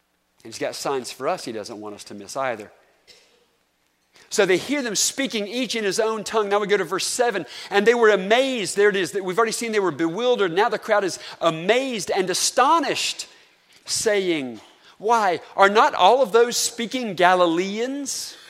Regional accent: North Carolina, United States; also born or lived in Texas; Now remember, I'm from North Carolina, but I'd been in Texas for a while by this point.

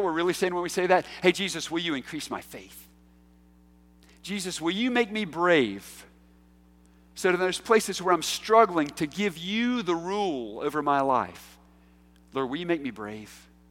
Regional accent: United States; I'm an American. I'm a patriot. I love this country. I am so blessed to be here.

